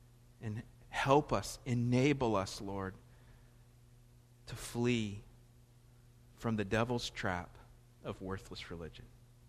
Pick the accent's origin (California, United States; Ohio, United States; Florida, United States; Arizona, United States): Florida, United States; now in Raleigh, United States; and I'm from Florida, and my family's from South and Central Florida, so I'm not as Southern, even though I may sound it.